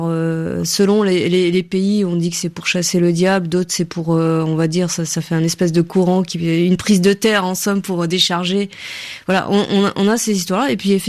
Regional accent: Morocco; moi je suis originaire du Maroc

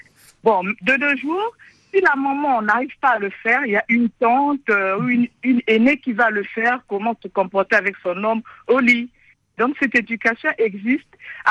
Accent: Pointe-Noire, Republic of the Congo; moi je suis du Congo, d'origine de Pointe-Noire et de l'ethnie Vili.

